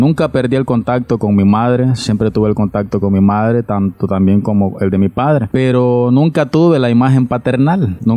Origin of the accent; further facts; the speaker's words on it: San Pedro Sula, Cortés, Honduras; born there; Soy nacido en San Pedro Sula, nacido en un hogar disfuncional